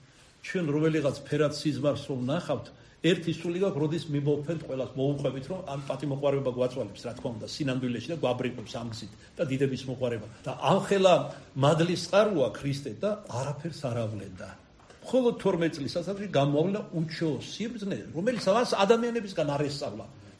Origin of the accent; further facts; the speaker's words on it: Kartli, Georgia; მე ამათ ვეძახი ქართლელი ვარ და ჩემ ტეტიობას მიაწერ